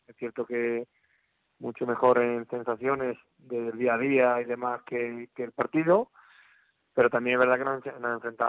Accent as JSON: {"language": "Spanish", "country": "Spain", "moved": "yes", "said": "En este caso yo vengo de España"}